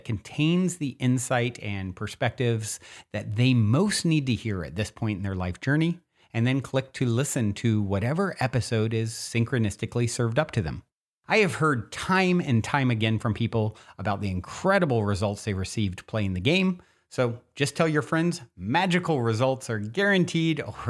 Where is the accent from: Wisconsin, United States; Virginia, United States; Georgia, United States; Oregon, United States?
Virginia, United States; moved away as an adult; and I grew up in Virginia, as many of you know or may have heard at some point